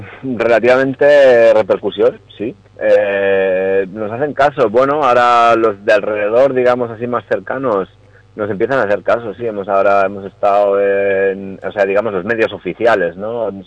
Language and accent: Spanish; Clamosa, Aragon, Spain; en el caso de mi pueblo, por ejemplo, Clamosa, digamos, o sea, la selva es una casa que está aislada, ¿no?